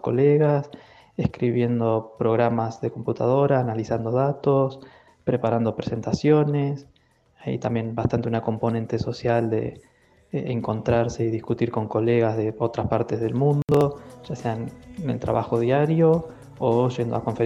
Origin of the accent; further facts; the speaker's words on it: Mar de Ajó, Buenos Aires Province, Argentina; yo crecí en Mar de Ajó, que no es precisamente una ciudad con tradición científica y mucho menos astronómica.